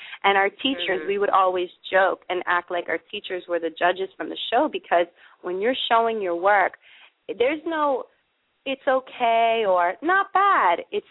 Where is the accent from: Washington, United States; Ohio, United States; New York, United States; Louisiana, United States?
New York, United States; a little bit of my background and a little bit of a touch of me being a New Yorker.